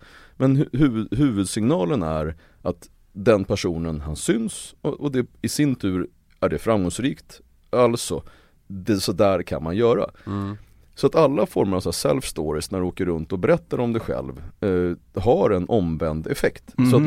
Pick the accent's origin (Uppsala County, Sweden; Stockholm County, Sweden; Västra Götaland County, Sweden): Uppsala County, Sweden; Uppsala; Som de människorna som jag umgicks med och där jag växte upp.